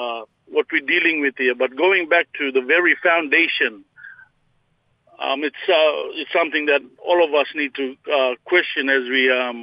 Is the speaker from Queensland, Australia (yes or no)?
yes; Queensland, Australia; I can speak in behalf of our heritage, Brother Trevor, in the Torres Strait.